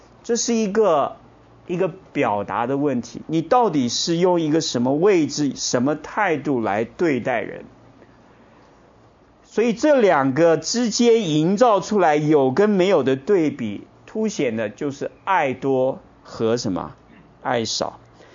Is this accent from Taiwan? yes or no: yes; Taiwan; 后来他说你是台湾来的，我说你怎么知道我是台湾来的？我的普通话讲得比你好啊，因为我在中国大陆有时候出差啊，中国大陆北方人说我是南方人